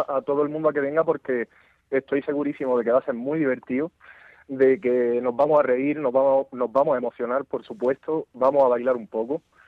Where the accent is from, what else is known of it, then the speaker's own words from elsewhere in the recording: Andalusia, Spain; Nosotros somos de Andalucía. Que es una tierra pues que es bastante más diferente al resto de España, tanto en el carácter de la gente, como en el clima, como en muchas cosas.